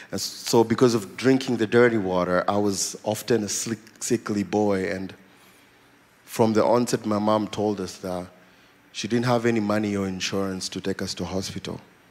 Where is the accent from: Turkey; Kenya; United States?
Kenya; Nairobi; I was born and raised in Nairobi, Kenya, and in a family of three boys.